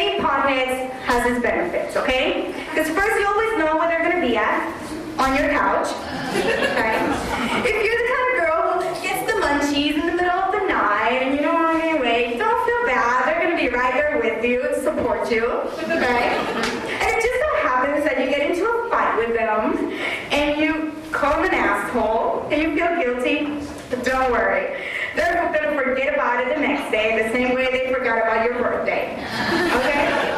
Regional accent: Puerto Rico; I'm Puerto Rican. So you're from New York? No? I'm from Puerto Rico.

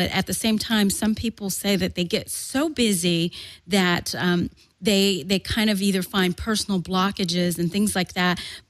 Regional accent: the South, United States; I was raised in the South by two Southern parents.

